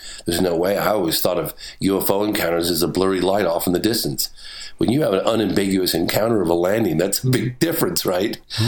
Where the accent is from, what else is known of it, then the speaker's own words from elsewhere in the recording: Exeter, South West England, United Kingdom; born there; I was born in Exeter